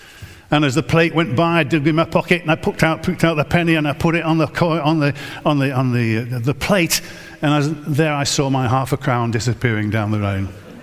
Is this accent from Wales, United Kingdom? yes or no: no; Harrogate, Yorkshire and the Humber, United Kingdom; I was brought up in Harrogate in the church at St. John's in Bilton in Harrogate.